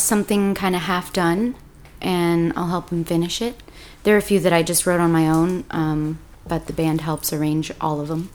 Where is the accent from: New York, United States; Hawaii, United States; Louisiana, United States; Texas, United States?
Texas, United States; Marble Falls; Yeah, I grew up in Marble Falls.